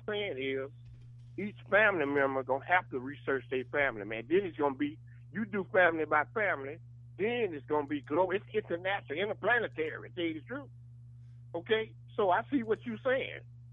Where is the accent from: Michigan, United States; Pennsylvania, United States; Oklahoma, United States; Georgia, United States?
Georgia, United States; born there; Particularly, I'm in Georgia. And so my thing is, I know I was born in Georgia. My family in Georgia.